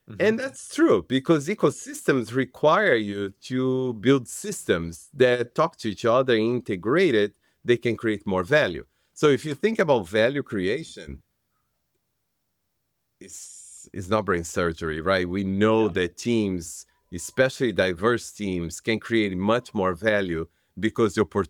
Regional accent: Brazil; moved away; A long time ago, I came from Brazil as an immigrant.

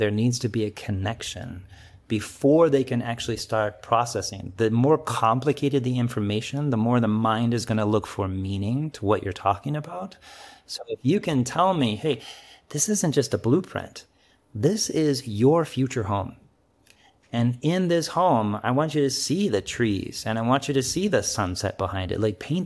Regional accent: Kansas, United States; That's my, I grew up in Kansas. We say all y'all, and I know that your partner is also from Texas.

